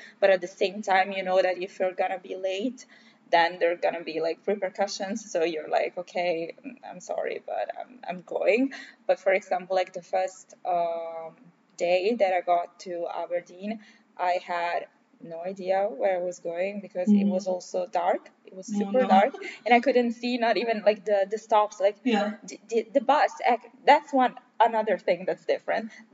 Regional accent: Italy; I was prepared for worse because I came from Italy

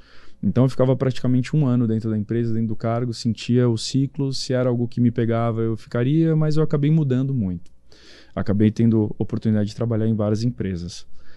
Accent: São Paulo, Brazil; born there; Eu sou nascido aqui em São Paulo.

